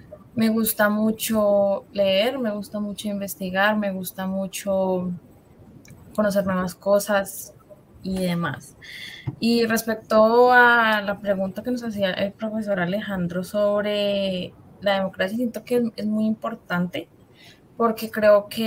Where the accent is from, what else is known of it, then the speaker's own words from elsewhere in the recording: Colombia; Y siento que también ha sido porque nos han, como colombianos, nos han callado mucho durante mucho tiempo